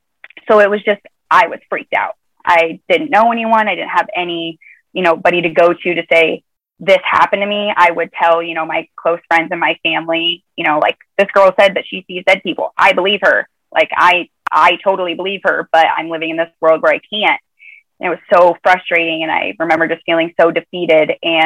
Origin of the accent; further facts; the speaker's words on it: Nebraska, United States; And I'm from Nebraska originally. So it's a Midwestern, you know, middle of the country.